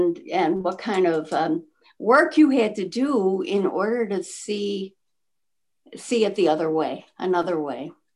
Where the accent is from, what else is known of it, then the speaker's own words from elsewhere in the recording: Chicago, Illinois, United States; I grew up in Chicago also.